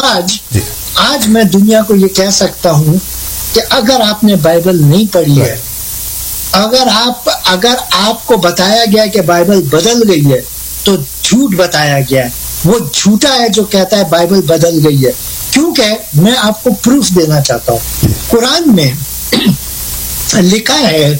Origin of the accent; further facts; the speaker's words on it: Pakistan; میں جب چھوٹا تھا پاکستان میں ہم کو یہ بتایا جاتا تھا